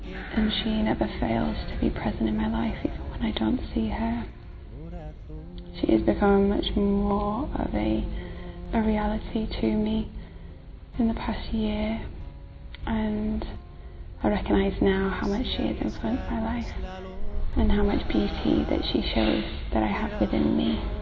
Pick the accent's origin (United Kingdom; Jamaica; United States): United Kingdom; England; I am from England and I'm 23 years old.